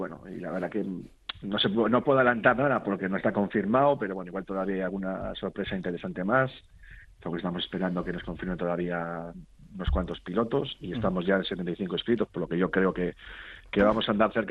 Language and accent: Spanish; Laredo, Cantabria, Spain; al final Laredo es mi pueblo, es donde yo vivo